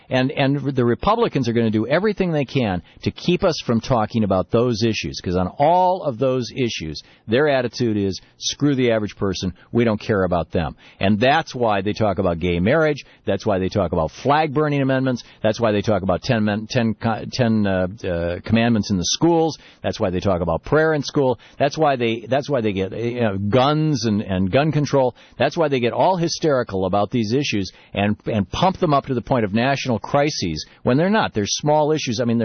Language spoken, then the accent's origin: English; Michigan, United States; I grew up in Michigan. You find it all over Michigan.